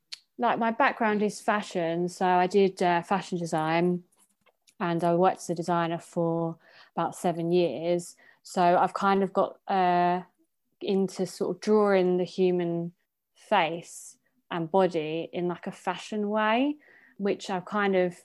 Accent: East of England, United Kingdom; But as a girl, I suppose growing up in Essex as well, I was very like fashion conscious.

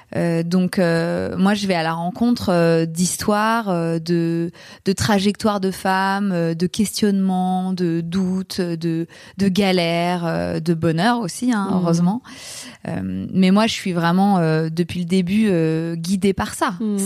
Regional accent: Paris, Île-de-France, France; Je suis une Parisienne, maman de deux enfants

